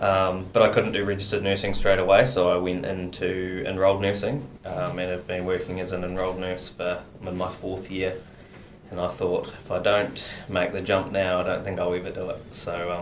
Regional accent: Dunedin, Otago, New Zealand; I haven't moved far. I was born in Dunedin, stayed around my whole life. All my family are in Dunedin, but been fortunate enough in my life to do a bit of travel and things as well, but Dunedin's always been home

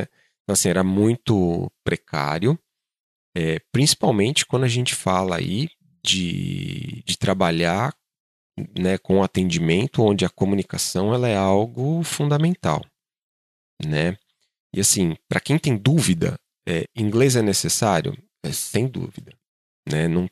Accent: Brazil; moved away as an adult; now in New Zealand; gente chegou aqui, né, na Nova Zelândia em julho de 2022, né, há quase 3 anos atrás. E desde quando a gente saiu do Brasil

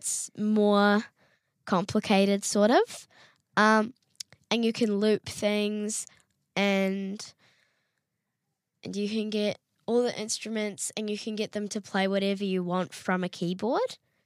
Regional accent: Nanaimo, British Columbia, Canada; So I'm from Vancouver, actually Vancouver Island, Nanaimo to be exact. And lots of my family live on Vancouver Island.

